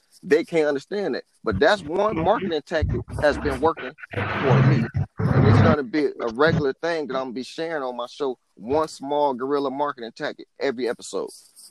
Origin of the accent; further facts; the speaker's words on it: Detroit, Michigan, United States; So the one that worked for me in my city, I'm from Detroit, Michigan.